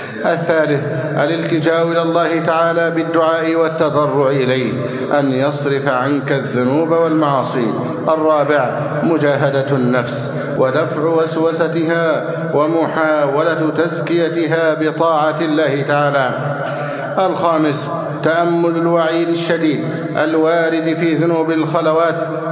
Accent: Egypt; اللهم احفظ بلدنا مصر أمنا أمانا، سخاء ورخاء

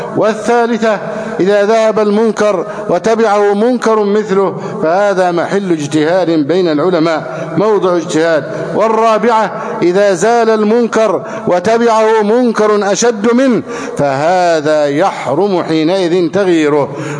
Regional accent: Egypt; اللهم احفظ بلدنا مصر أمنا أمانا، سخاء رخاء

